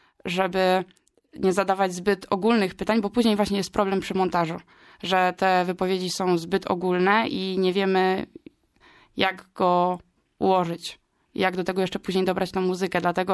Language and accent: Polish; Gdańsk, Pomeranian Voivodeship, Poland; ja z Gdańska, więc to nie jest problem.